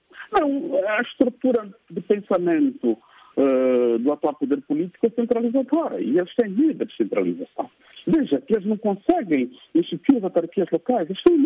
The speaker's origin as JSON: {"language": "Portuguese", "town": "Cambu", "country": "Angola", "tie": "born or raised there", "said": "O que está em Luanda não pode seguir para quem está, por exemplo, no Cambu, na minha terra natal."}